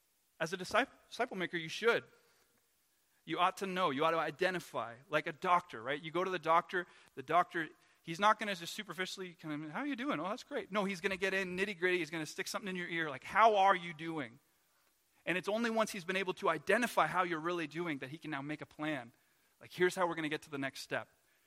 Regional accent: Canada; We as Canadians, we don't go very deep. I don't know if that's just a Canadian thing

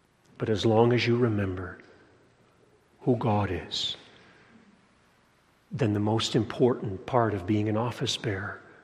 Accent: Nigeria; moved away; I remember as a child growing up in Africa, Nigeria, visiting the zoo.

